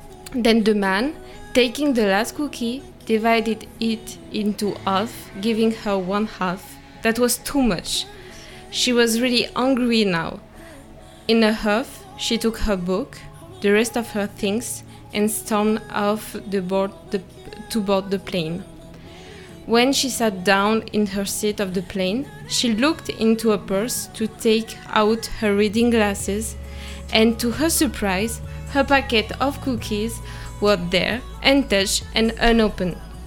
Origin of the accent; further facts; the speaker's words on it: Brittany, France; English is a second language; I come from a very little city near to Rennes in Brittany in France, and I'm very happy to be here in Macedonia in Prelep.